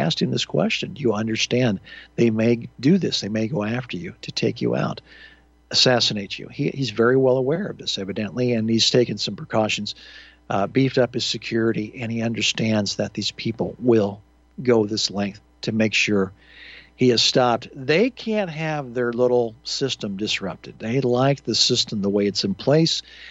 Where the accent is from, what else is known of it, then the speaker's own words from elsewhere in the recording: Greenwich, Connecticut, United States; also born or lived in Germany; I was foreign born. I was born in Germany. Father was military, and then moved to the United States. Lived in Greenwich, Connecticut